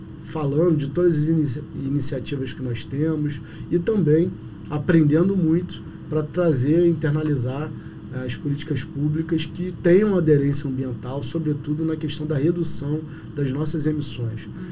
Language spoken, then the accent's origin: Portuguese; Rio de Janeiro, Brazil; Eu sou da Zona Oeste, eu venho do bairro de Bangu, do município do Rio de Janeiro.